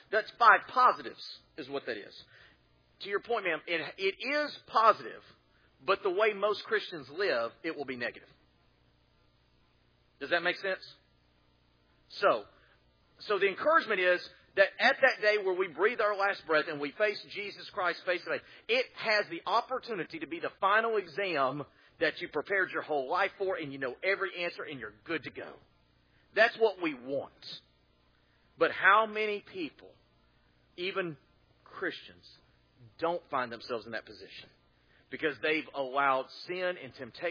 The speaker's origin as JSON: {"language": "English", "region": "Texas", "country": "United States", "tie": "born or raised there", "said": "You know, I grew up in Texas where A&M had that huge bonfire."}